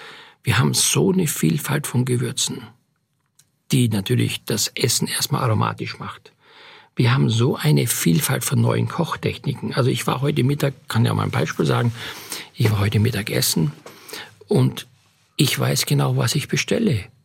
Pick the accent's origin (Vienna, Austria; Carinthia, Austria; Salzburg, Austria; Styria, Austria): Styria, Austria; Ich bin in Oststeiermark auf dem Bauernhof groß geworden.